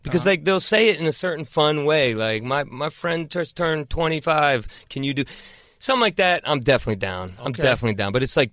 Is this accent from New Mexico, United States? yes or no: no; Maryland, United States; also born or lived in Virginia; we grew up in Maryland in Virginia … was popping off and we knew it we knew what was going on over there and we thought like they're doing that in Virginia we can do that in Maryland